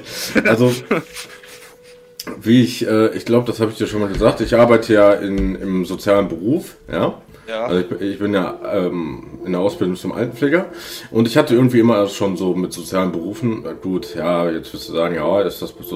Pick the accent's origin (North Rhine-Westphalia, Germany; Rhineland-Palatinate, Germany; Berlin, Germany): North Rhine-Westphalia, Germany; Hagen; Und also gebürtig komme ich aus Hagen. Das könnte dir vielleicht was sagen.